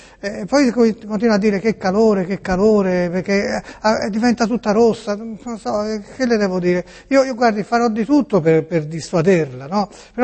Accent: Tuscany, Italy; moved away; di origine siamo toscani, sentirà che si parla così, no? Però si abita nel vostro paese qui.

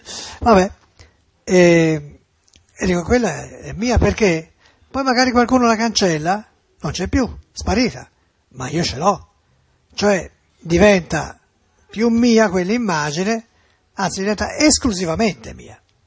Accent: Florence, Tuscany, Italy; Mie, essendo fiorentino

